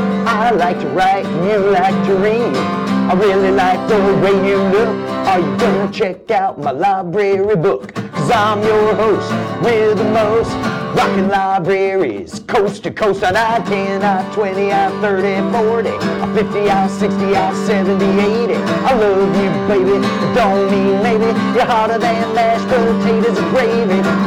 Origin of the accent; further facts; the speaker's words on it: North Carolina, United States; just a couple hours drive basically from where I grew up in North Carolina.